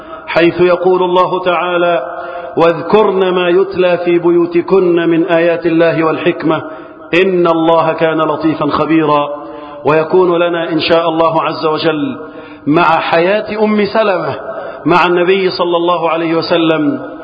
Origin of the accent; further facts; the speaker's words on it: Egypt; اللهم احفظ بلدنا مصر وسائر بلاد المسلمين من الفتن.